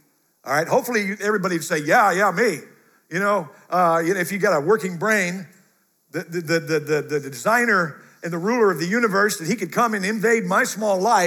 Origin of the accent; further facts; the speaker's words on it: Midwest, United States; Usually around Virginia, I'm from the Midwest. When I moved here, I realized that they call off school for like 3 snowflakes.